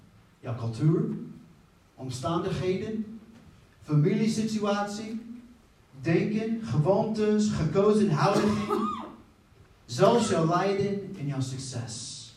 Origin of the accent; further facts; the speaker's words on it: Netherlands; moved away as an adult; Ja, voor onze gasten, ik kom uit Nederland. Ik verwacht dat dat heel duidelijk is. Maar ik ben hier al nu ja, bijna 10 jaar.